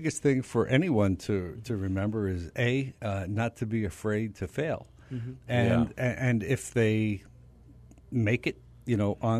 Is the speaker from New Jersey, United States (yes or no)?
no; Philadelphia, Pennsylvania, United States; But Philadelphia is also known. I mean, it's my hometown, but it's also known as the city that booed Santa Claus.